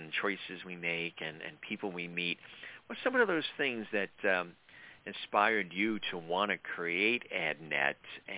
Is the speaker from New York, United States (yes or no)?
yes; Long Island, New York, United States; and we grew up on Long Island, so we always went into Shea Stadium.